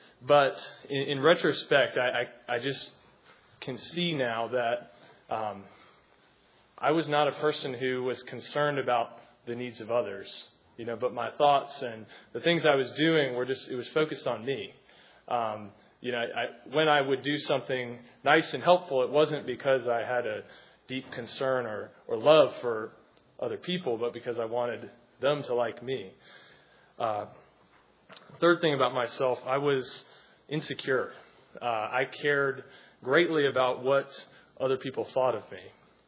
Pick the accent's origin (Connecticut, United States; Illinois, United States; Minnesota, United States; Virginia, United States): Virginia, United States; Charlottesville; I grew up here in Charlottesville, and I went to Charlottesville High School. Actually, in second grade, we moved into that house right across the street there, and my parents live there to this day.